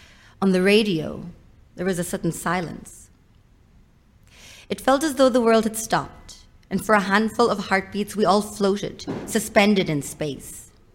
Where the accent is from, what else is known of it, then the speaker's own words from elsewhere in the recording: Cork, Munster, Ireland; also born or lived in Vancouver, Canada; I was born in Vancouver, and I and my family moved to Ireland when I was around 5 years old. So I lived in a few different places in Ireland. I lived in Cork for a couple of years, where I did get a strong accent